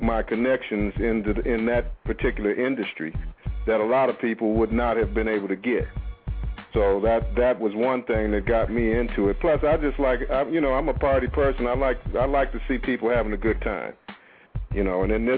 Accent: Detroit, Michigan, United States; I'm originally from Detroit

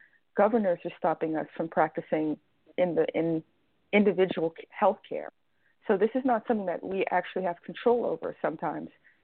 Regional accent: New York, United States; now in Atlanta, United States; I'm originally from New York.

